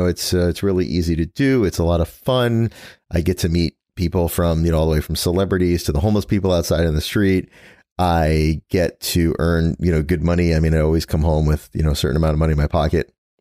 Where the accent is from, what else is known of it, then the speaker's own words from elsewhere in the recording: Brooklyn, New York, United States; born there; And I moved to New York. I was born in Brooklyn. I moved to New York, moved back to the city when I was in my early 20s, about 22 or so.